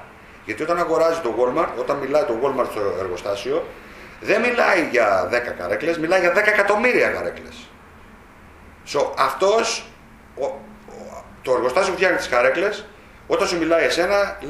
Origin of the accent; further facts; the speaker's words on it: Greece; Από πού είσαι, από τη γη. Πού μεγαλώσες στην Ελλάδα.